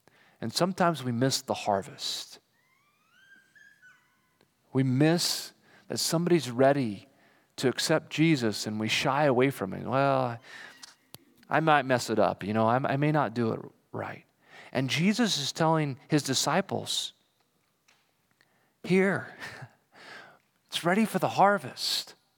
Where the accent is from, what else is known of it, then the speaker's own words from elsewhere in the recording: Kansas, United States; I grew up in Kansas, and there's something about a wheat field